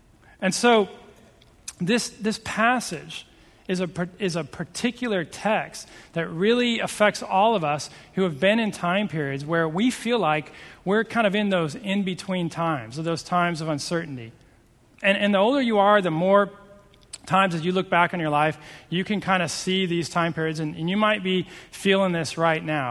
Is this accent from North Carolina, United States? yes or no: no; Seattle, Washington, United States; When I grew up in Seattle, and one day, I think I was a senior in high school